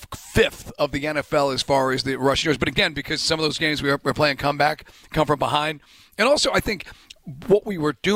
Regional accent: New York, United States; now in Atlanta, United States; like where I grew up in New York, now Atlanta, of course, is home, but back in Long Island

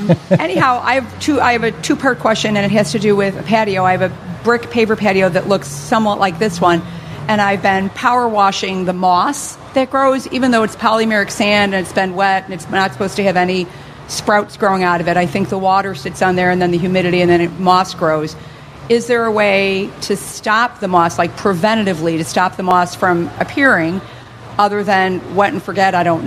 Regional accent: Naperville, Illinois, United States; I'm from Naperville, and I'm a super fan.

